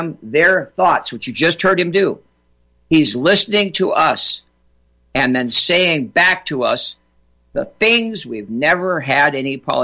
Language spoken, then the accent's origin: English; California, United States; Well, you know, I don't want to disparage California because it's my home state. I grew up there. I love the great state of California, what it used to be